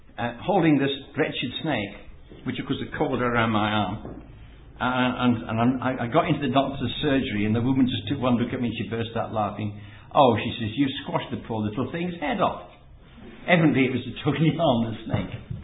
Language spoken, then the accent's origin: English; South Africa; Now, I think I come from South Africa, which was a very conservative, shall we say, culture, where everybody dressed very modestly.